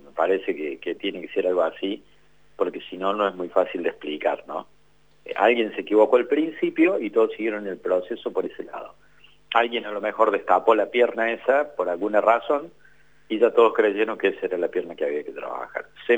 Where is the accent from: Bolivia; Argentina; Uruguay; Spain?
Argentina; Almafuerte, Córdoba; así, aquí en Río Tercero, y el joven es de Almafuerte, yo soy de Almafuerte en realidad, digo aquí Río Tercero por la zona.